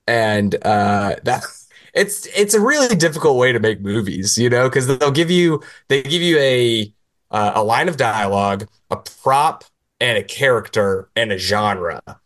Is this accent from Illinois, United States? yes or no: no; Coudersport, Pennsylvania, United States; also born or lived in Tennessee; So originally I'm from Tennessee, lived there till I was like 10. My whole family's down there still. And then went to like middle school and high school in middle of nowhere, Pennsylvania.